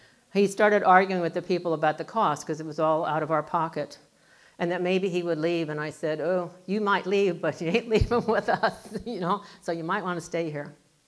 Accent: Phoenix, Arizona, United States; now in Yuma, United States; In late 87, we ended up in Yuma as a result of another of those God moments. I grew up in Phoenix, and Yuma was not somewhere we even liked to drive through.

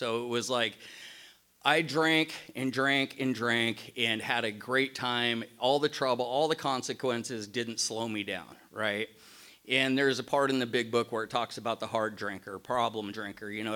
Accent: Eddyville, Oregon, United States; We were in the sticks in the hills of Oregon. I always say I come from Eddyville, where men are men, so are the women, right?

